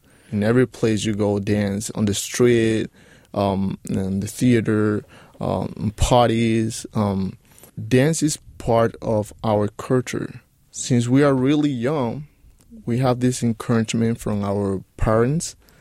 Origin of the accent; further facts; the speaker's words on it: Cuba; English is a second language; moved away; I think it doesn't matter where I live. I'm Cuban. I can live in Cuba. I can live in Brazil. I can live in USA. I can live in China. I will always try to show others my culture.